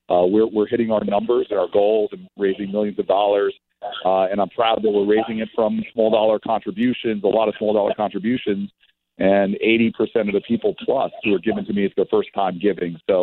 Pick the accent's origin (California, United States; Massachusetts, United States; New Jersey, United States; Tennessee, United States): New Jersey, United States; Newark; we're hoping that folks will show up on Saturday for my hometown kickoff in Newark, New Jersey